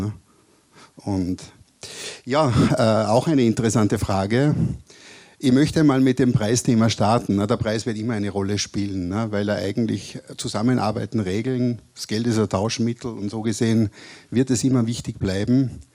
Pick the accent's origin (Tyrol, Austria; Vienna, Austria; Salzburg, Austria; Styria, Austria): Salzburg, Austria; Bin eigentlich ein Salzburger, ne, wohne aber in Tirol, richtig.